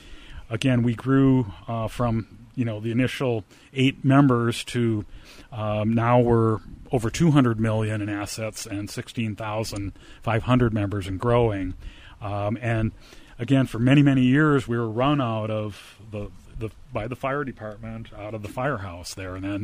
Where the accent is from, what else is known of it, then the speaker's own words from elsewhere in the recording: Green Bay, Wisconsin, United States; I'm actually from Green Bay, Wisconsin.